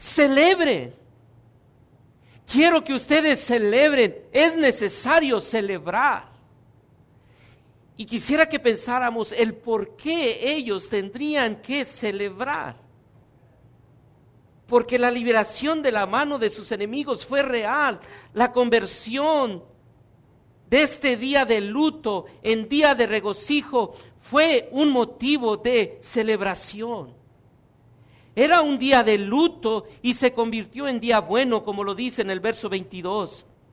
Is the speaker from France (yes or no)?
no; Mexico; Bueno, a los que somos mexicanos, ¿verdad?